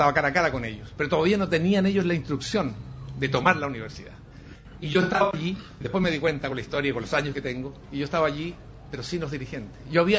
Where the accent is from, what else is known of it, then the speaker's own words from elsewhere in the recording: Valparaíso, Chile; born there; Valparaíso es la ciudad donde yo nací y que amo mucho